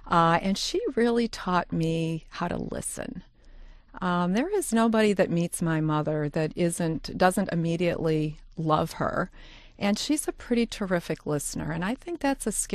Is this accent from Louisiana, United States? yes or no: no; Dearborn Heights, Michigan, United States; So I grew up in Dearborn Heights, had a pretty terrific childhood for the most part, and here I am.